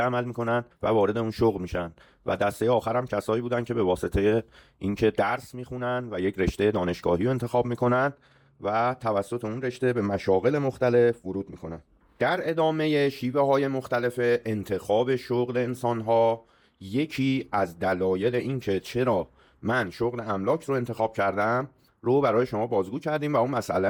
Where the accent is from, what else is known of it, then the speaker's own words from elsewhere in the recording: Tehran, Tehran Province, Iran; در چه خانواده‌ای به دنیا اومدم، بچه جنوب شهر تهران بودم و وضع مالی خوبی نداشتیم،